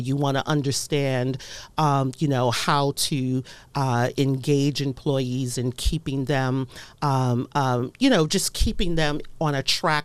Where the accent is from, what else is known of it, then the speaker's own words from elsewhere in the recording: Bronx, New York, United States; now in Harford County, United States; I am from the Bronx. Bronx, New York. Yes. Bronx girl.